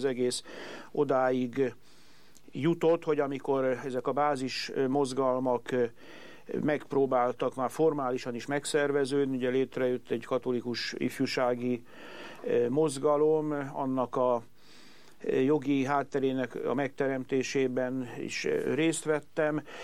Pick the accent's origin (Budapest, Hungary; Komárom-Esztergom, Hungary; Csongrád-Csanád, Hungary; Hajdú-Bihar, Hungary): Budapest, Hungary; Budapesten nőttem fel, és itt végeztem iskoláimat is